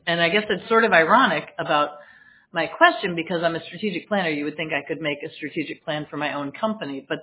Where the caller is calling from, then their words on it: Boston, Massachusetts, United States; Boston. I'm at work in my office in Boston, Mass.